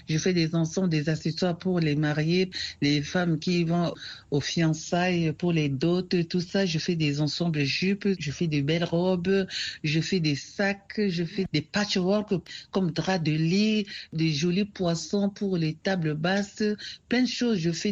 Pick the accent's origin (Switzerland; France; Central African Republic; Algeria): Central African Republic; Il y a un très grand festival international de conte et de l'oralité chaque année chez nous en Centrafrique